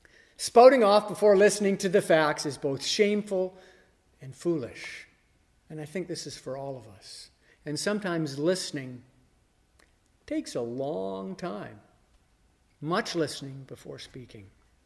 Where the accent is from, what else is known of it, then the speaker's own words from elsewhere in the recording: the Prairies, Canada; also born or lived in Vancouver / Southern Ontario; I was born in Vancouver in the 50s, which was a more diverse city, but I moved very early on to the prairies, and then from the prairies to Southern Ontario in the 70s.